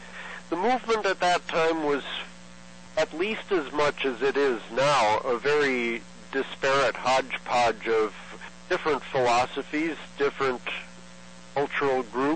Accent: Eau Claire, Wisconsin, United States; all the peace demonstrations that occurred during that time in my hometown, which was Eau Claire, Wisconsin.

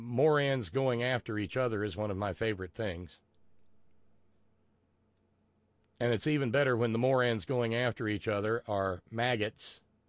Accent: Alabama, United States; You know, I grew up in Lauderdale County, Alabama.

